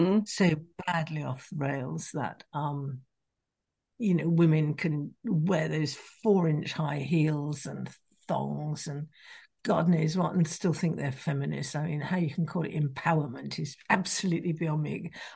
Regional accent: England, United Kingdom; now in Scotland, United Kingdom; being English in Scotland was most unpleasant. Mrs. Thatcher was driving the poll tax through. And if you even opened your mouth with an English accent, you're in trouble.

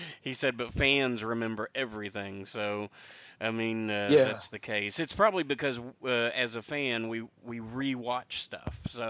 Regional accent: Tennessee, United States; John's from Texas. I'm from Tennessee.

